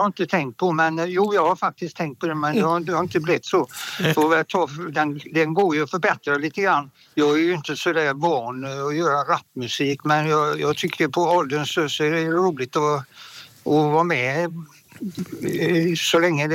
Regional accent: Gothenburg, Västra Götaland County, Sweden; accent: Gothenburg; Men vet du, jag är från Göteborg

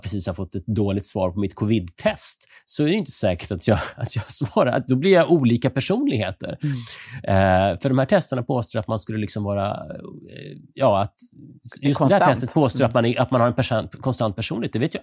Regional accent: Sweden; Helt chockerande tycker man som svensk då

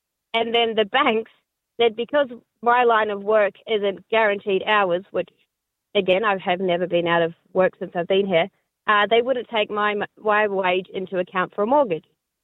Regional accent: New Zealand; now in Australia; So I'm from New Zealand. I moved to Australia and now I live here. We're only 2 years

